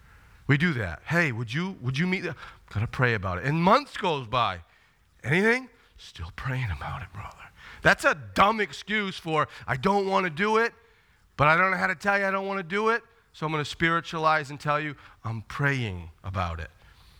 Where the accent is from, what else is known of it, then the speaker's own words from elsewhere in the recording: Bangor, Maine, United States; now in Downey, United States; I grew up in Bangor, and my whole life was traffic lights.